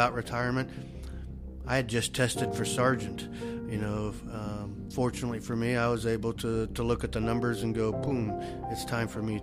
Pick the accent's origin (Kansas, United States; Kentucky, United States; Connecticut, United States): Kansas, United States; moved away; Totally different moving out of state. I was born and raised in Kansas.